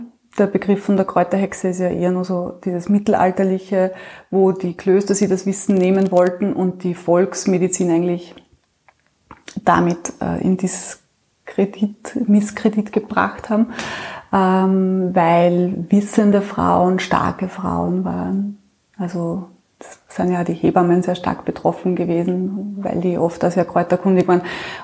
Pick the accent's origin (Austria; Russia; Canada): Austria; Upper Austria; also born or lived in Vienna; Ich komme ja aus Oberösterreich, habe in Wien dann gelebt und da meine Kinder gekriegt.